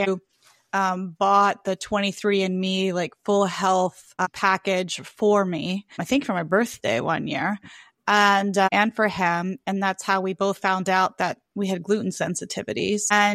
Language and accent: English; Louisiana, United States; It's hard for me because I grew up in South Louisiana, and it's not an exaggeration to say that we have some of the best food in the entire world in South Louisiana.